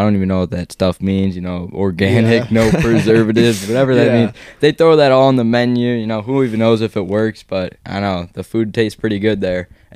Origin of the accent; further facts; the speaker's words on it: Chicago, Illinois, United States; You know, I'm from Chicago, as you guys might know